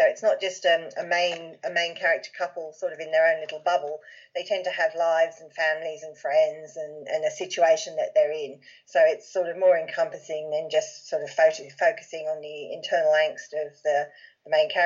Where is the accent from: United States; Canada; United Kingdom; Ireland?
United Kingdom; England; I grew up in England